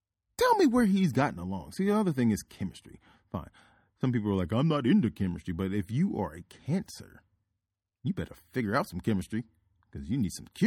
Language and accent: English; North Carolina, United States; Duke from North Carolina. I'm from North Carolina.